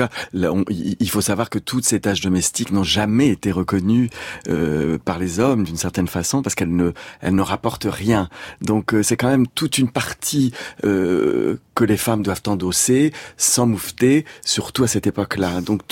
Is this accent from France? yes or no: yes; Brittany, France; Parce que moi, je suis breton d'origine